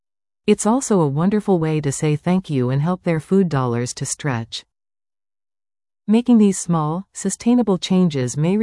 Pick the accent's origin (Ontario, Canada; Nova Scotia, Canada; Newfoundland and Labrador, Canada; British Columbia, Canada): Ontario, Canada; The choice to support local was a natural extension of growing up in Niagara.